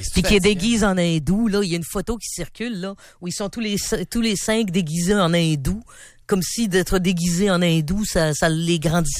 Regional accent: Montreal, Quebec, Canada; moi j'ai été élevé à Montréal

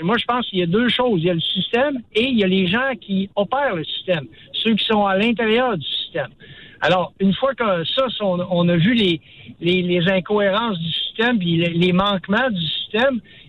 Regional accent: Quebec, Canada; je viens de Descombeaux, je viens de la Côte-Nord, moi.

